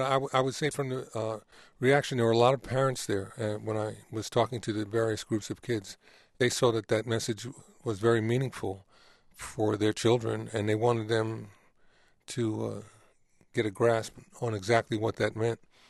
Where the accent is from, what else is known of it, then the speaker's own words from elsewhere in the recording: Manhattan, New York, United States; A lot of it had to do with where I was raised in Manhattan, in Washington Heights. It was a Revolutionary War battlefield.